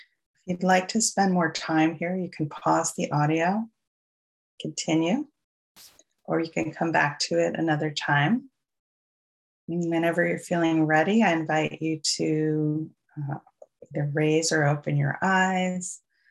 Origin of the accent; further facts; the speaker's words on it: New York, United States; accent: New York; That was my New York accent popping out.